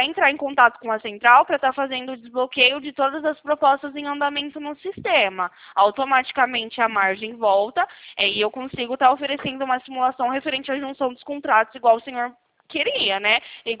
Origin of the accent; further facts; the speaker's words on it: Campinas, São Paulo, Brazil; Eu sou aqui do interior de São Paulo, fico localizado na cidade de Campinas